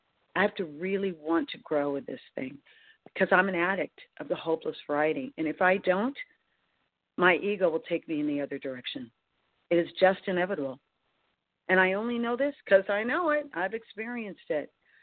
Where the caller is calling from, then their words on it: California, United States; I'm calling from Northern California.